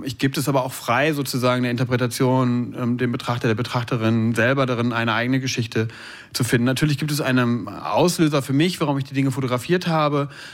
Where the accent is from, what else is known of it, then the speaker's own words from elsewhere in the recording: Herne, North Rhine-Westphalia, Germany; Ich bin 1979 in Herne im Ruhrgebiet aufgewachsen.